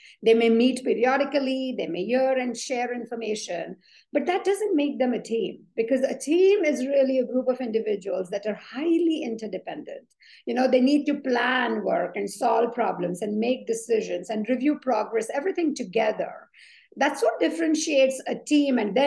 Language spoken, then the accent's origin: English; Mumbai, Maharashtra, India; So I was born and brought up in Mumbai. It used to be called Bombay then.